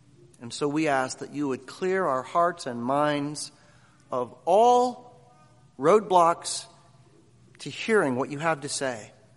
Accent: Midwest, United States; One warning I learned not to ignore growing up in the Midwest was the tornado siren.

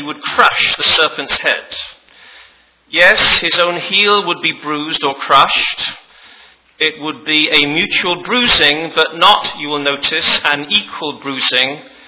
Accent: England, United Kingdom; accent: English; moved away as an adult; also born or lived in Virginia / North Carolina; now in South Carolina, United States; I'm not from Virginia or North Carolina, where I have lived, or South Carolina, where I do live, but from England. I've been here 15 years, and apparently, so they tell me, I still maintain my English accent.

